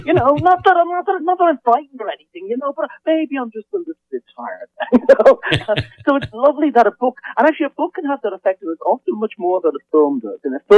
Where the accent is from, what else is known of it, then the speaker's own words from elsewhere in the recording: Dublin, County Dublin, Ireland; You know, I'm Irish, and I grew up in Dublin, and we were always very comfortable with mythology and gothic stories.